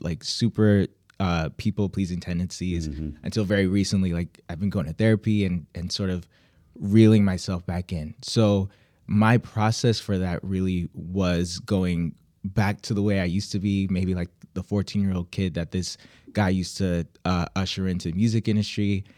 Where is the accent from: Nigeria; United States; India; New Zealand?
Nigeria; you see I'm Nigerian, you hear the kind of music that I'm putting out there